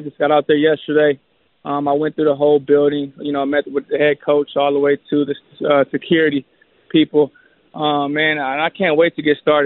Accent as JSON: {"language": "English", "town": "Stockton", "region": "California", "country": "United States", "also_born_or_lived": "Montana / St. Louis", "said": "I never lived on the East Coast. like you said, I'm from Stockton. Went to Montana to St. Louis, and then St. Louis to, you know, to California."}